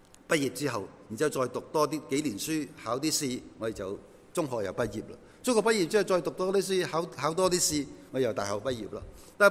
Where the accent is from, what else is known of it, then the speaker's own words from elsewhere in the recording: China; 我哋中國人食嘢食筷子，用筷子夾嘢食，好叻噶嘛！